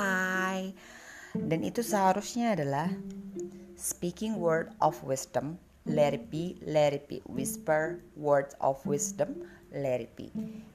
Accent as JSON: {"language": "Indonesian", "town": "Bandung", "region": "West Java", "country": "Indonesia", "said": "Apalagi di kota gue, kota Bandung ini adalah terkenal juga dengan kota wisatanya dan yang banyak turis asing."}